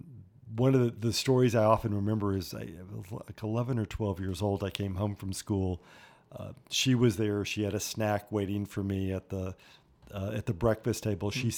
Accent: Birmingham, Alabama, United States; So I grew up in the American South in the state of Alabama in Birmingham.

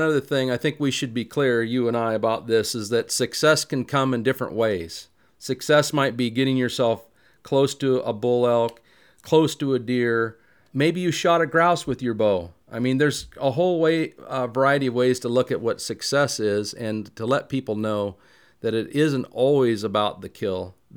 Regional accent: Oregon, United States; Where I grew up in Eastern Oregon, there wasn't really an opportunity to learn in the way that you're talking about.

